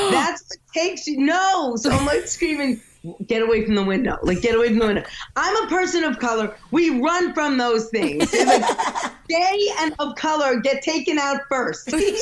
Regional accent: New York, United States; Listen, so I'm from New York, where everything, we don't fucking believe in anything.

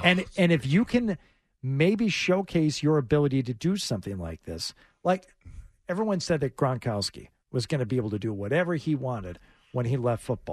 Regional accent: Detroit, Michigan, United States; now in Boston, United States; Well, actually, I'm from Detroit originally, but now I live in Boston and I work as a sports talk host.

